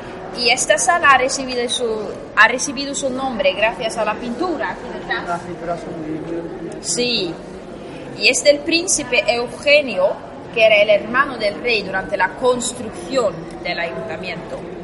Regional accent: Sweden; Yo soy sueca, pero mi abuela es de Estonia, pero yo sueca.

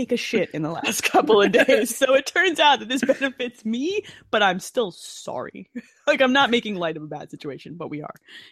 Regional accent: United States; So I was as an American who's living in a political time of turmoil over here

